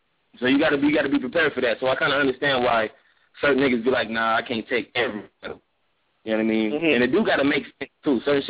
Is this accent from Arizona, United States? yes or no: yes; Phoenix, Arizona, United States; I'm from Phoenix, Arizona.